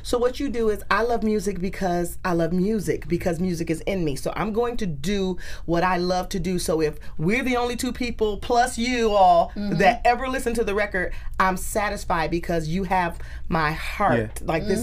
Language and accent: English; Detroit, Michigan, United States; and then we're from Detroit.